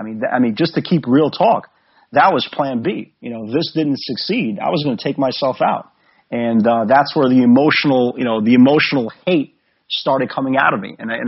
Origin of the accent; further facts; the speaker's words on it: Brooklyn, New York, United States; I grew up in the Brighton Beach section of Brooklyn, and, you know, it is predominantly middle to lower class people.